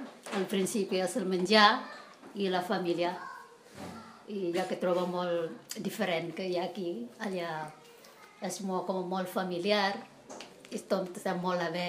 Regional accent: Girona, Catalonia, Spain; Jo, per exemple, que soc de Girona, molt lluny per anar a Barcelona

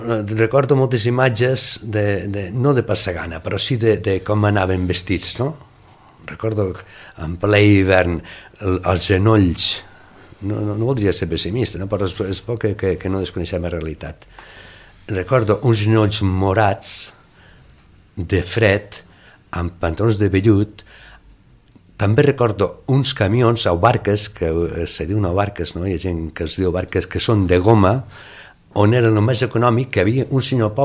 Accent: Castelló de la Plana, Valencian Community, Spain; born there; Vale, jo, com ho dic molt bé, accidentalment vaig néixer a la Plana de Castelló.

